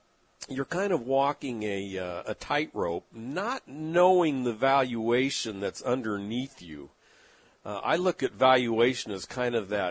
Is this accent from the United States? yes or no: yes; San Diego, California, United States; I was a big fan growing up in San Diego of the San Diego Chargers and Air Coryell.